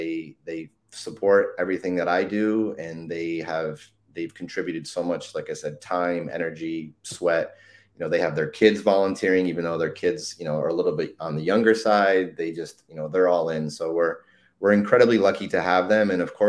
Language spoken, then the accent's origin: English; New York, United States; So I grew up in New York. We had the Empire State Games, which of course I participated